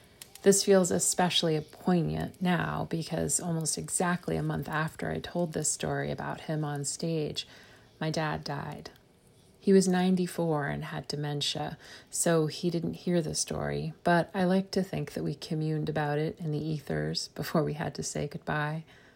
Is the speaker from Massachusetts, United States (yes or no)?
yes; Northampton, Massachusetts, United States; from Northampton, Massachusetts